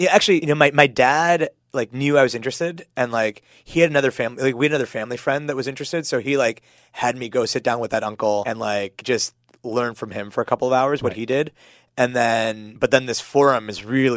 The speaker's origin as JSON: {"language": "English", "town": "Pittsburgh", "region": "Pennsylvania", "country": "United States", "tie": "born or raised there", "lives_now": "San Francisco, United States", "said": "I grew up in Pittsburgh."}